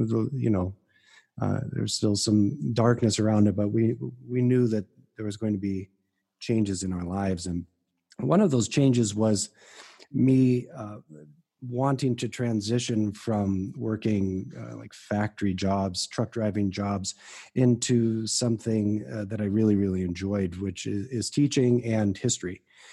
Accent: Wisconsin, United States; I grew up in Wisconsin, right?

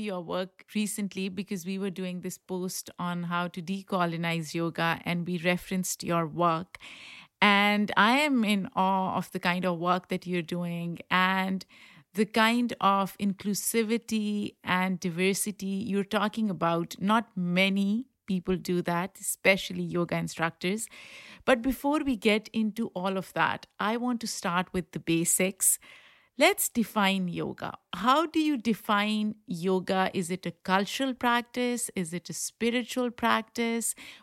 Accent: Pakistan; now in United States; Growing up in Pakistan, I was hardly ever exposed to yoga, maybe because the practice was deemed religious rather than cultural. But when I came to America

